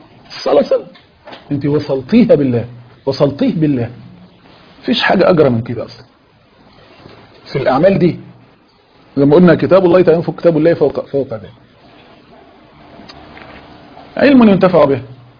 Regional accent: Egypt; ما تقوليليش الازهر عندنا في مصر، ما تقوليليش مش عارف الجامعه الاسلاميه مش عارف في السعوديه

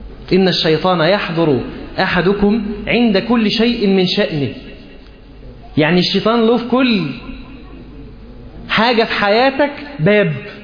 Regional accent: Alexandria, Alexandria Governorate, Egypt; احنا عندنا في اسكندريه بنقول مانيفيستو، صح؟

